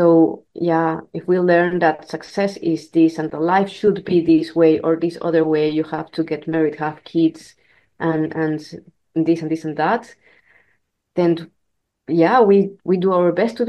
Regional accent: Peru; moved away; I left Peru, and I had the chance to go to Europe

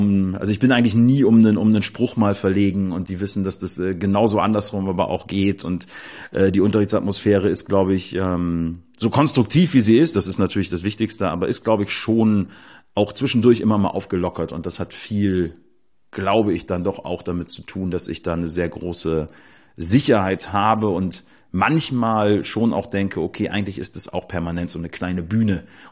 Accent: Bremen, Germany; born or raised there; also born or lived in Kassel

